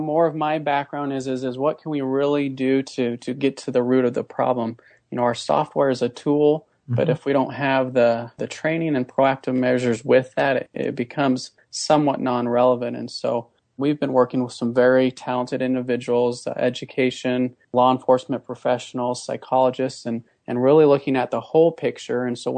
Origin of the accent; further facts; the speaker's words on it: Mexico; also born or lived in United States / Austria; born in the United States, but my life and my family, we journeyed internationally, and I grew up in Mexico and Austria and spent the majority of my time in a culture not of my own.